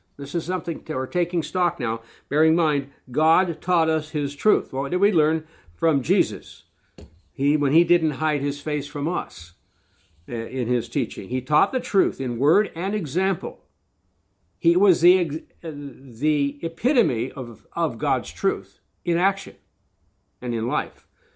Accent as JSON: {"language": "English", "region": "South Dakota", "country": "United States", "tie": "born or raised there", "said": "I grew up in South Dakota, where we have large populations in the state parks."}